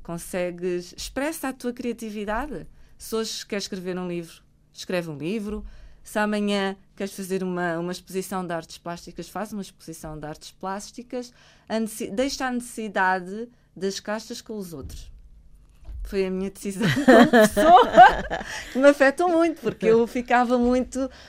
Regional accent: Portugal; also born or lived in Brazil / Greece / Denmark / England; Eu tenho as minhas raízes em Angola, mas sou apenas angolana? Não. Cresci em Portugal? Sou portuguesa? Também não. Vivi no Brasil, vivi na Grécia, vivi na Dinamarca, vivi em Inglaterra.

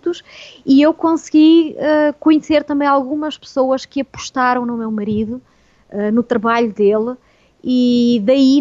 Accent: Portugal; now in Brazil; Mas o meu sotaque, ele mantém, eu falo o meu português

